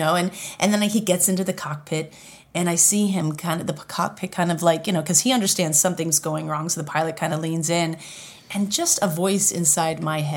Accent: New Hampshire, United States; I grew up in New Hampshire, and we moved to the seacoast of New Hampshire, which a lot of people don't realize. New Hampshire has a seacoast.

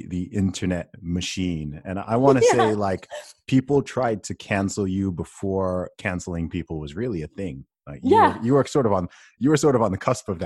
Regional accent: Saudi Arabia; now in United Kingdom; So I grew up in Saudi Arabia. Most of my teachers and stuff were American. I grew up surrounded by Americans, and then I'm British by nationality.

